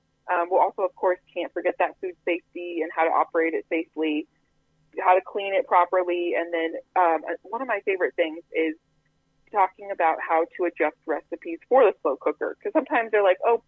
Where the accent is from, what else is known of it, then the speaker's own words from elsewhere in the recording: Clarinda, Iowa, United States; You know, I grew up in Southwest Iowa. I'm from Clarinda. So this job was kind of a coming back home sort of thing for me.